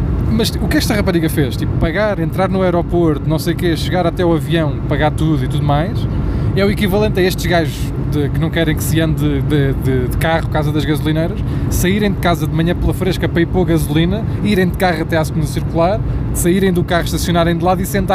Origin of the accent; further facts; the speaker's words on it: Portugal; Não, somos portugueses